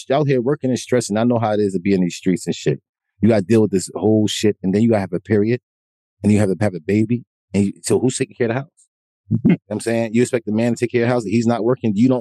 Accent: New Jersey, United States; I'm from Jersey. I'm just not going to lie to you.

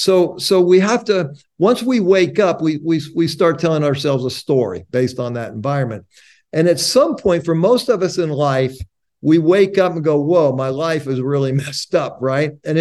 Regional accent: United States; born there; So I was born white in America in 1957. So this was a great country then.

